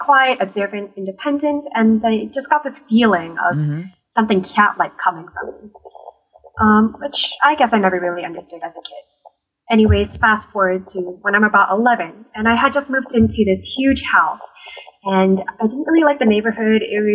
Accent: Virginia, United States; now in Toronto, Canada; So I'm actually from Virginia, and I'm only in Toronto to study for university.

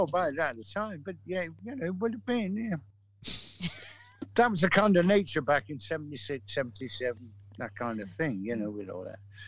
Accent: Manchester, North West England, United Kingdom; We're from Manchester. It's like coming from New Jersey or something.

